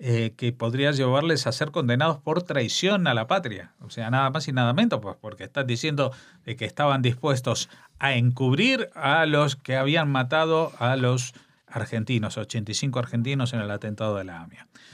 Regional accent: Spain; nosotros, como españoles, sigamos financiando esto.

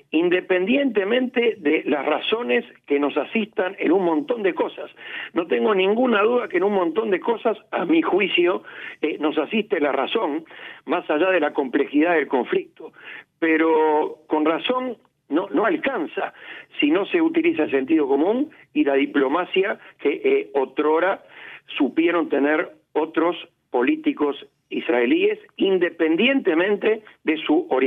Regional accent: Uruguay; uno como uruguayo, por supuesto, quiere lo mejor para Uruguay

